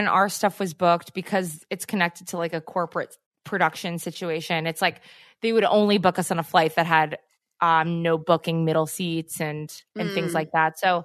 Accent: California, United States; They called us because we're from California and the numbers, and we don't have it under control.

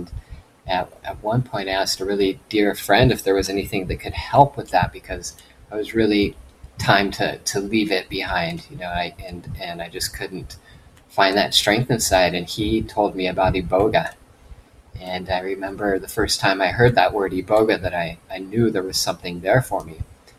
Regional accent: California, United States; moved away as an adult; now in Nicaragua; I grew up in Central California till my early 20s. I moved to San Diego for a bit, and then I met my now wife in Nicaragua.

